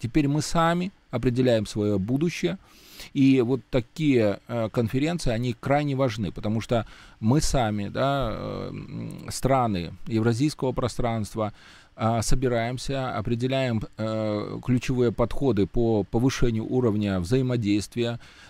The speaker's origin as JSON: {"language": "Russian", "country": "Belarus", "said": "О том, что мы смогли, да, белорусы, предложить наиболее оптимальные варианты для разрешения различных конфликтов мирным путем."}